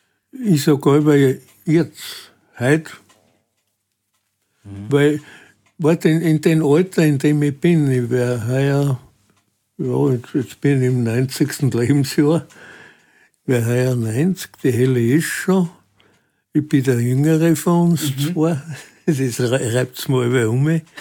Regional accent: Bruneck, Trentino-Alto Adige, Italy; now in Germany; Und dann bin ich in Südtirol aufgewachsen. Bruneck in die Schule gegangen

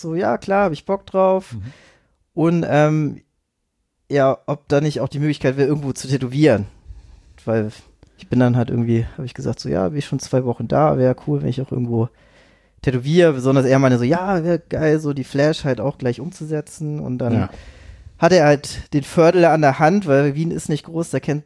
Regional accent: Itzehoe, Schleswig-Holstein, Germany; now in Hamburg, Germany; Also nicht ursprünglich komme ich aus Itzehoe, das ist eine Kleinstadt bei Hamburg.

